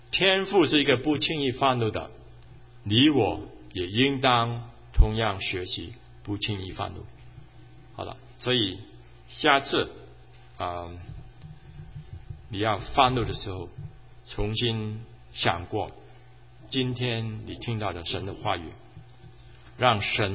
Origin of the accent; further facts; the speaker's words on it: Hong Kong; 我在香港长大啊，香港那个人家的住的很就是很窄